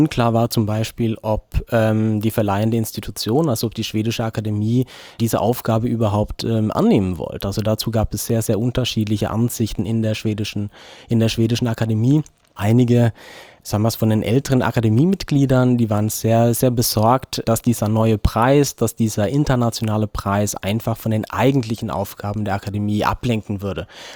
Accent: Norway; now in Bielefeld, Germany; Ich bin eigentlich Norweger, seit einigen Jahren auch Bielefelder

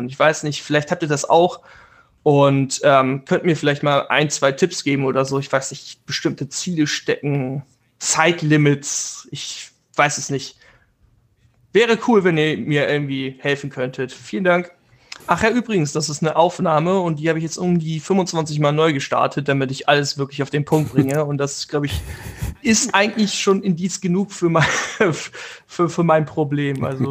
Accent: Hamburg area, Germany; ich komme aus der Nähe von Hamburg.

